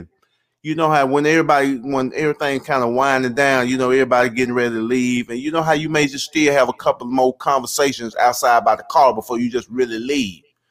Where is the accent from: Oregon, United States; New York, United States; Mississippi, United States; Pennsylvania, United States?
Mississippi, United States; I'm from Mississippi, man. I ain't going to never leave this place, man.